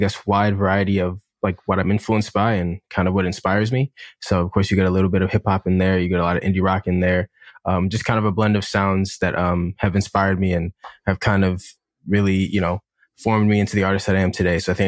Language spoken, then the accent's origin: English; Detroit, Michigan, United States; Yeah, well, I would say, of course, you know, growing up, like you said, you're very familiar with the big names.